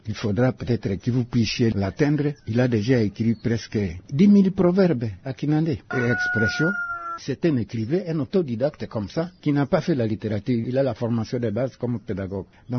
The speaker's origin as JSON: {"language": "French", "region": "Kinshasa", "country": "DR Congo", "said": "Regardez, je viens de Kinshasa."}